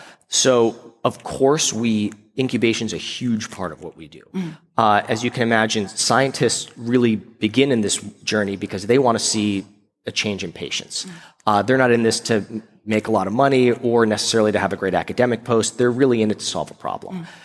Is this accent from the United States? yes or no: yes; Palo Alto, California, United States; born there; now in San Francisco, United States; Well, I am likely the most biased person you're ever going to talk to, because I was born in Palo Alto, I went to Stanford, and I very proudly have lived in San Francisco for the last 9 years.